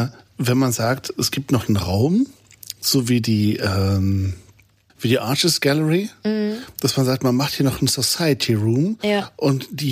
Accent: Germany; ich komme aus Deutschland, wieso wusste ich das nicht?

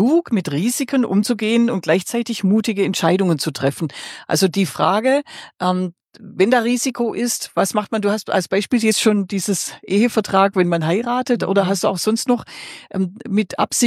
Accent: Baden-Württemberg, Germany; ich bin ja Schwäbin

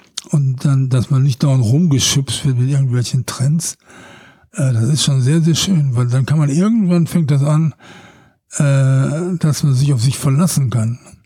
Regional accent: North Rhine-Westphalia, Germany; Ja, ich bin aus dem Ruhrgebiet.

